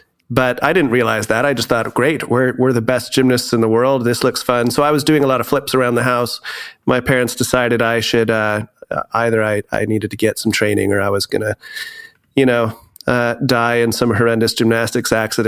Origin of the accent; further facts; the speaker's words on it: California, United States; So I started out in Northern California. I was raised in and around the Bay Area, the San Francisco Bay Area.